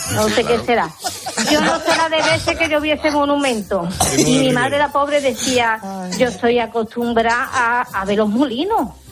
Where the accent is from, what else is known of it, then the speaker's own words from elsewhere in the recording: Morón de la Frontera, Andalusia, Spain; sí, yo soy de Morón.